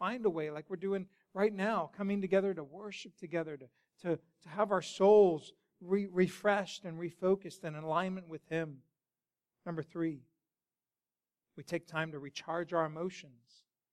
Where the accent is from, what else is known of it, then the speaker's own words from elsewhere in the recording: Colorado, United States; I grew up in God's country, otherwise known as Colorado, and it was beautiful seeing snow-peaked mountains year-round and panning for gold and beautiful rivers.